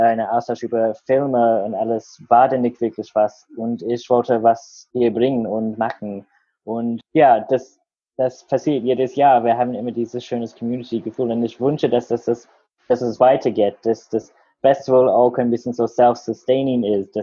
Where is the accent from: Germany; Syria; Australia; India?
Australia; German is a second language; bei mir, wo ich aufgewachsen war in Australien, war das nicht wirklich möglich